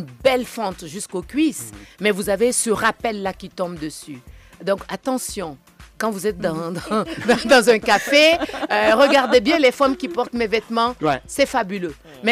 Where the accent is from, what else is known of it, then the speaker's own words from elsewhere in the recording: Évry, Île-de-France, France; Je suis de France. Ben, c'est normal. Et je suis d'Evry, hein, n'oubliez pas.